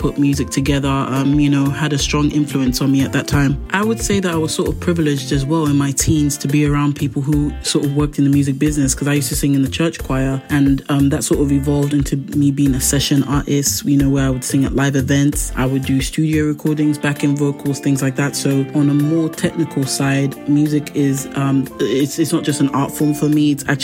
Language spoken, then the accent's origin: English; Nigeria; also born or lived in London; I was born in London. I did a lot of my primary school years, a bit of nursery and primary school in Nigeria, which is my country of origin. That's where my parents are from. I just happened to be born in London.